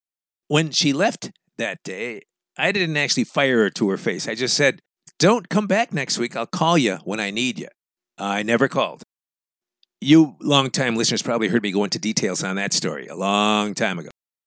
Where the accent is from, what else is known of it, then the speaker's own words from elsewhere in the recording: New Jersey, United States; That's not the way society works where I grew up in New Jersey.